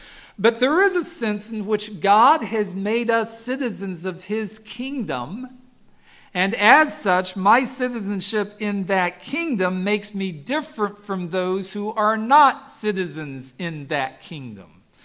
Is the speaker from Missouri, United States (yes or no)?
yes; Kansas City, Missouri, United States; Say, I grew up in Kansas City. I'm no foreigner here. I mean, I know what it is to be a Missourian because I've been a Missourian all my life.